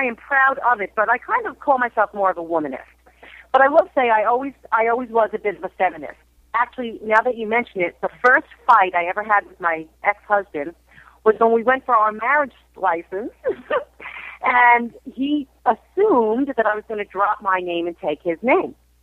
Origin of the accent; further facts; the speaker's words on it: New York, United States; now in Los Angeles, United States; And maybe because we live in L.A. and I'm from New York